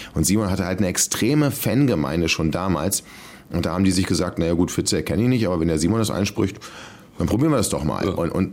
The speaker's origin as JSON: {"language": "German", "country": "United States", "said": "Ich komme aus den USA"}